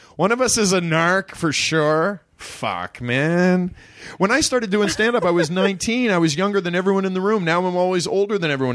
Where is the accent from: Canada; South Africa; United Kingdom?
Canada; Ottawa, Ontario; now in Los Angeles, United States; I'm from Ottawa, man, and when I lived in Ottawa, I loved foreign films. I hate foreign films now, man. I live in L.A.